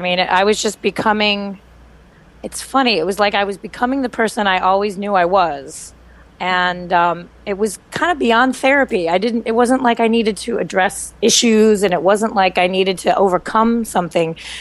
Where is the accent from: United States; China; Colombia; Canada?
United States; Midwest; I grew up in the Midwest, where the word feminist was kind of a bad word.